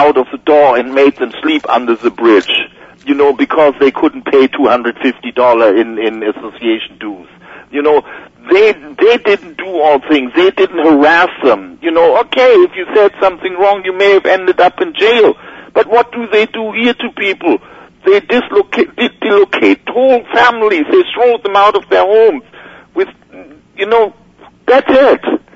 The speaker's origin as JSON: {"language": "English", "country": "Germany", "tie": "born or raised there", "second_language": "English", "said": "I grew up near the Berlin Wall, you know, on the good side of Germany, you know, on the other side there was East Germany."}